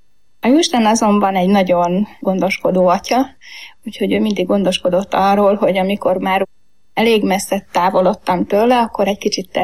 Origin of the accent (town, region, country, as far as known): Heves, Hungary; born there